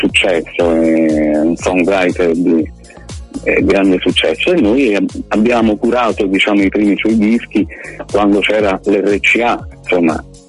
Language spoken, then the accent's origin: Italian; Rome, Lazio, Italy; Io sì, sono di Roma, nato a Roma, cresciuto a Roma